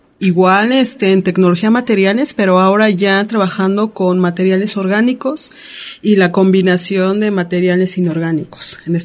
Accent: Cuernavaca, Morelos, Mexico; pues vengo de Cuernavaca, Morelos.

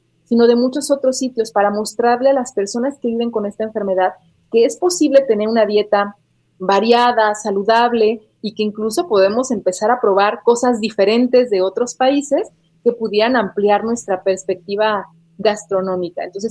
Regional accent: Mexico; podemos estar enfermos o no, pero seguimos siendo mexicanos y seguimos teniendo pues ese antojo por consumir nuestros alimentos

